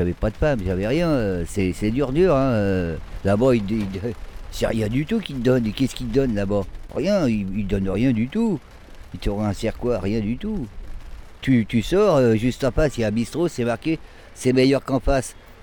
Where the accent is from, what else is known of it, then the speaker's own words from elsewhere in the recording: Paris, Île-de-France, France; hein. Je suis né à Paris dans le 18e, dans la rue Lepic, hein, et j'ai vécu un petit peu ma vie là-bas.